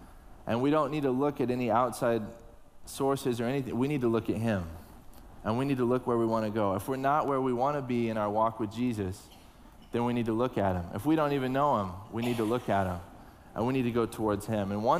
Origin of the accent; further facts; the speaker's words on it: Texas, United States; now in New York City, United States; Yes, we're from Texas. We've been in New York City for about 3 months, and it's been a lot of fun.